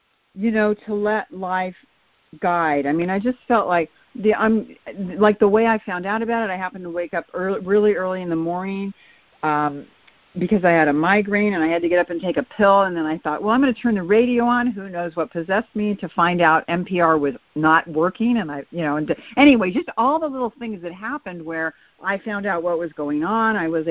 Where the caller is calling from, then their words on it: California, United States; I always say I'm calling from the Bay Area, but I will say this time that I'm calling from Sonoma County, where all the wildfires are raging.